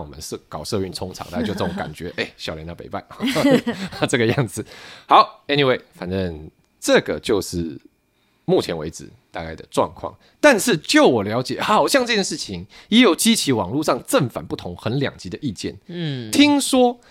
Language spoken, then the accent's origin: Chinese; Taiwan; 我们台湾人也没有那么无聊会去抓你说，为什么你不讲台湾台北，为什么不讲台湾屏东